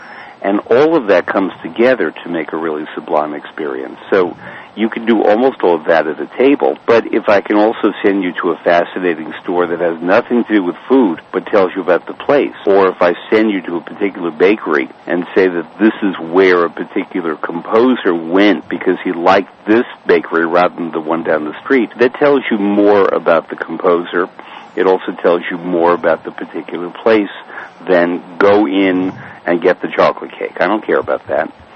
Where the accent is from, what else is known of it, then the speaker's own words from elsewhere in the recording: New York, United States; I don't know how to drive. I'm from New York City.